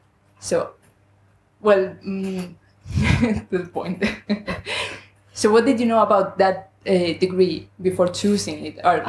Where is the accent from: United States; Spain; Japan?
Spain; English is a second language; I'm from Spain, so my English may not be as good as yours